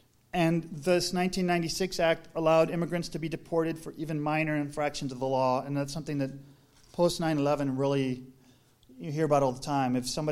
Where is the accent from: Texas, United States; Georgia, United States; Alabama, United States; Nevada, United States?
Texas, United States; Laredo; I grew up in South Texas in Laredo on the border, it's about 95-96% of Mexican descent.